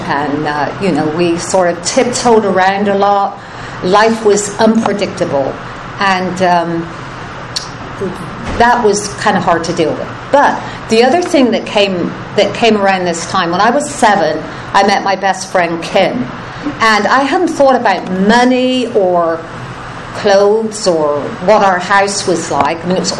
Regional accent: Chard, South West England, United Kingdom; moved away; Obviously, I wasn't born here. I was born and raised in England in a little town called Chard, which is in the West Country, kind of between Bristol and Bath, near the coast.

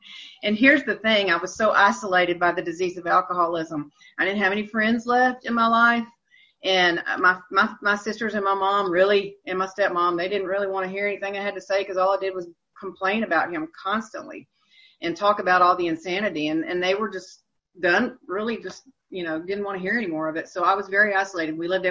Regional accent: Bryan, Texas, United States; also born or lived in College Station; the Brazos Club is the AA club in Bryan College Station, which is my hometown and where I sobered up.

